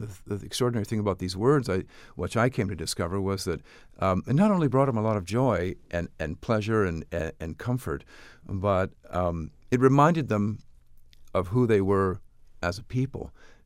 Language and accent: English; San Francisco, California, United States; born there; my heritage and my genealogy is almost completely Irish, but I was born in San Francisco